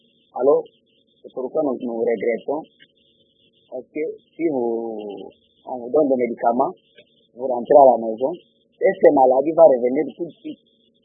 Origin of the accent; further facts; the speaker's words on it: Kindu, Maniema, DR Congo; Quand comment je vois ici chez nous à Kindou, si vous partez à l'hôpital